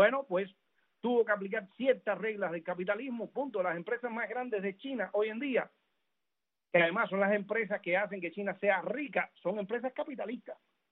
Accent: Cuba; A mí, como cubano

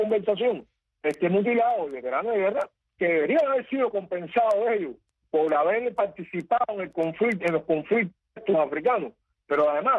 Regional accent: Pedro Betancourt, Matanzas, Cuba; born there; yo conozco casos de mi pueblo donde nací, en Pedro Betancur

